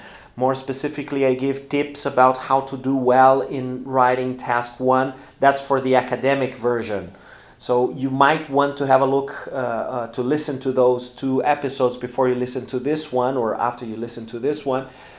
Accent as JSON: {"language": "English", "town": "Porto Alegre", "region": "Rio Grande do Sul", "country": "Brazil", "second_language": "English", "said": "I'm speaking from the south of Brazil. I'm speaking from Porto Alegre."}